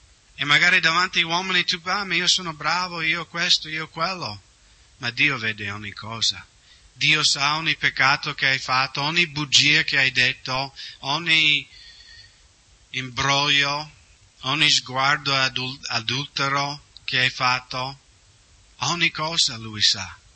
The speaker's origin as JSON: {"language": "Italian", "region": "Washington", "country": "United States", "second_language": "Italian", "said": "Nello stato di Washington, negli Stati Uniti, da dove vengo io"}